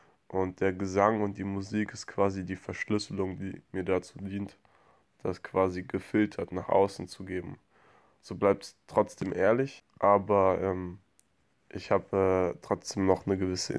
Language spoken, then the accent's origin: German; Fulda, Hesse, Germany; born there; weil ich gebürtig aus Fulda komme, ein paar alte Gesichter wiederzusehen, ein paar alte Freunde zu begrüßen